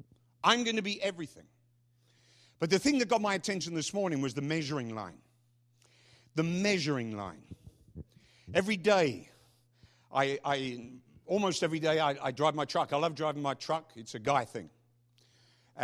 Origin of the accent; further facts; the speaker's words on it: London, United Kingdom; When I was a kid, growing up in London, my father came from a very poor family.